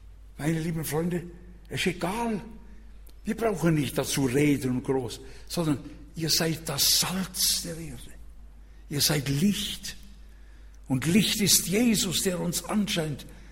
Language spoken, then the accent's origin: German; Switzerland; Das ist ein Staat im Staat bei uns in der Schweiz.